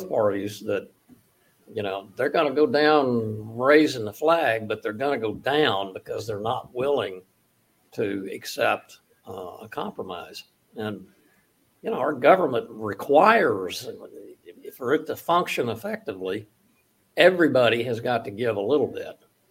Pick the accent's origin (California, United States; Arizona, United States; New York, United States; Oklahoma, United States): Oklahoma, United States; also born or lived in Texas; Senator Lankford from my home state of Oklahoma, one of my home states, Texas being the other one.